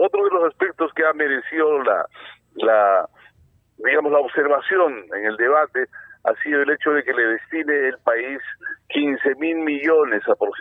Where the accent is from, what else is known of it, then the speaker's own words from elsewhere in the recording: Cusco, Peru; Yo soy cusqueño